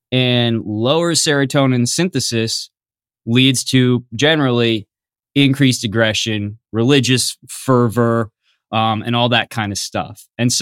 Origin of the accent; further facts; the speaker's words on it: Wisconsin, United States; And I'm from Wisconsin, so I have a lot of corn knowledge.